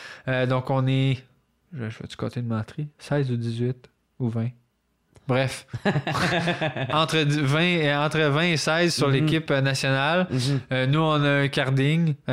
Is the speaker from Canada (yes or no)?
yes; Quebec City, Quebec, Canada; Ouais, moi, je viens de la ville de Québec